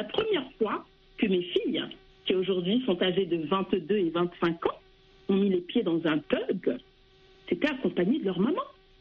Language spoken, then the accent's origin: French; France; je suis née et que j'ai grandi en France, j'ai toujours vécu en France, mais nous avons cette double culture. Nous sommes d'origine marocaine.